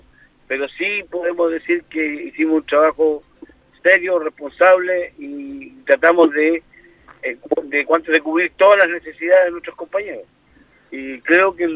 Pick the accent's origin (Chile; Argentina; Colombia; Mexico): Chile; Hace lo que hace y llega a un resultado negativo para nuestra zona y nuestro país de Chile.